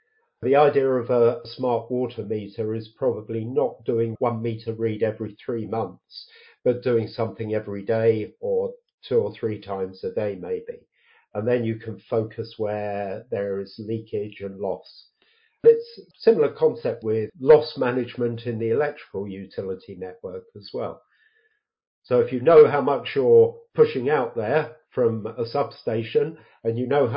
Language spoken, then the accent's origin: English; England, United Kingdom; I'm English. I live in the UK.